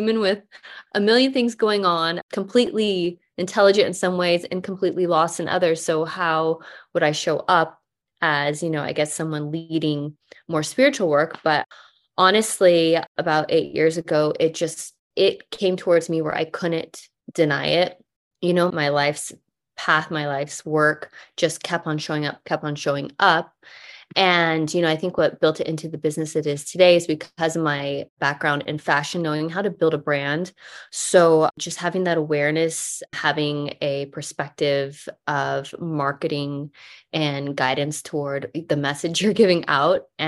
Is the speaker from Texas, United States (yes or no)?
yes; Texas, United States; And even through, I grew up in Texas where religion and football is everything.